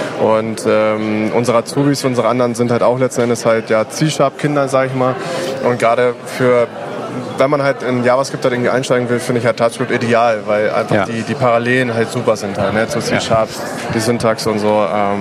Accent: Hanover, Lower Saxony, Germany; wie du schon gesagt hattest. Ich komme gebürtig aus Hannover, arbeite auch in Hannover bei HolisticNet.

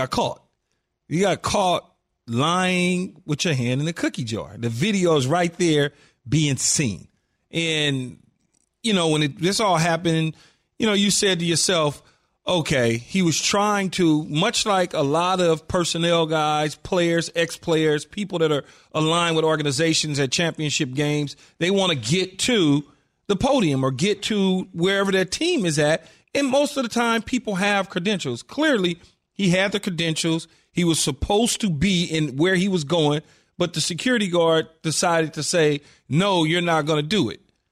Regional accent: Los Angeles, California, United States; growing up in South Central L.A. and just seeing things firsthand

